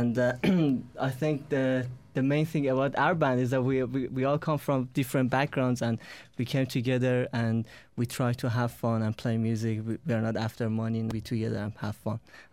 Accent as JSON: {"language": "English", "country": "Iran", "second_language": "English", "said": "from Iran."}